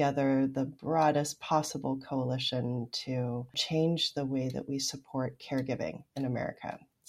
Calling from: Chicago, Illinois, United States; Chicago, Illinois, right in the middle of the country.

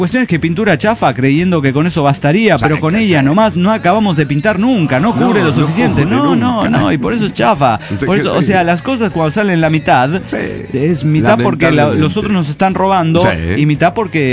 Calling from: Guadalajara, Jalisco, Mexico; Hola amigos … de Guadalajara, Jalisco, México.

